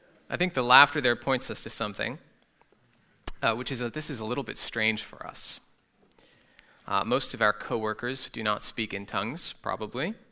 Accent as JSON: {"language": "English", "country": "Germany", "tie": "born or raised there", "said": "when I was about 12, 13 years old, some of you know my dad, and that I grew up in Germany."}